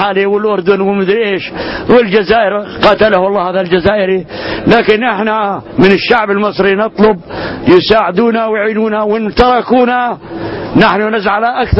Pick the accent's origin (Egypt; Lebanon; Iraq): Egypt; واجب علينا كمصريين